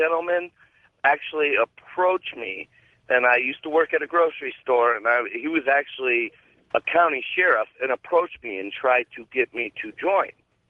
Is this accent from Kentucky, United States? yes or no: no; Chicago, Illinois, United States; I'm from Chicago.